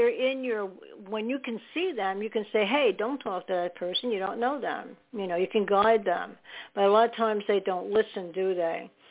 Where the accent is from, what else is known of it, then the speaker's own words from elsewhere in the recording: New York, United States; born there; And I'm from New Jersey right now. I was born in New York, but I live in New Jersey.